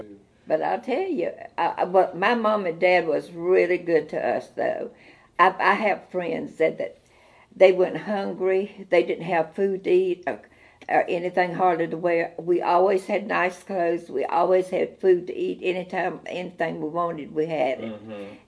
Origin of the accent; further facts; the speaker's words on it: Leesville, South Carolina, United States; I was raised in Leesville, South Carolina, out in the country. It was the name of the place was Ridge Road. And I went to Ridge Road School in grammar school.